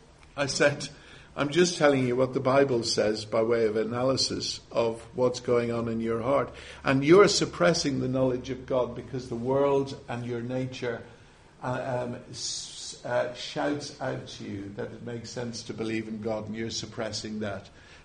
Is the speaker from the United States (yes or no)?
no; Dublin, Leinster, Ireland; also born or lived in London; But the city I came from Dublin, was much, much, much smaller, only just over a million.